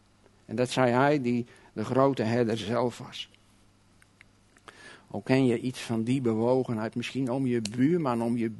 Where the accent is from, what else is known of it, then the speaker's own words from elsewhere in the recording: South Holland, Netherlands; ik kom zelf uit de Alblasserwaard.